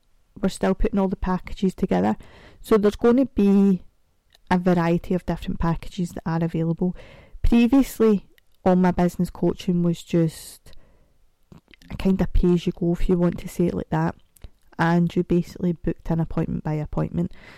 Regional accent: Scotland, United Kingdom; So, that's because I think as Scottish people, we like to talk fast. I don't think there's an option. I think it's just in our DNA.

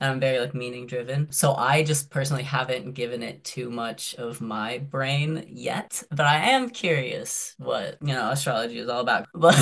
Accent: Boise, Idaho, United States; So I grew up in Boise, Idaho, and very like homogenous culture, very conservative, and it's increasingly becoming so.

